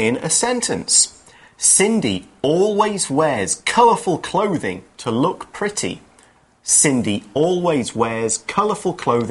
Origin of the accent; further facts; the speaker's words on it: England, United Kingdom; and I'm from England,、mm-hmm. so I know that one.